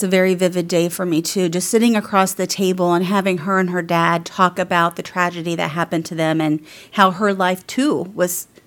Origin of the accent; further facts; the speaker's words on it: Kokomo, Indiana, United States; Yeah. So I grew up in Kokomo, small town.